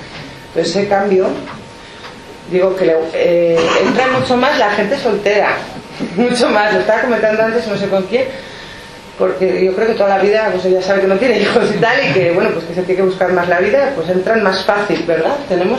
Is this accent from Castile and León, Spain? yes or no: yes; El Espinar, Castile and León, Spain; now in Pamplona, Spain; las dos somos de Espinar, aunque nuestros padres vinieron a vivir a Espinar, tanto los suyos como los míos no son de aquí, pero han venido, ¿no? Y para mí, o sea, yo he vivido 20 años en Pamplona y cuando fui a tener un hijo dije, a Espinal